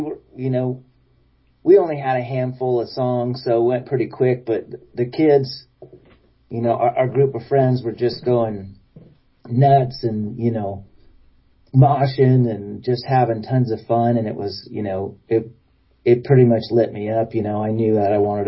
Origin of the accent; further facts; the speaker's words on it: Boise, Idaho, United States; I grew up in Idaho, in Boise, Idaho.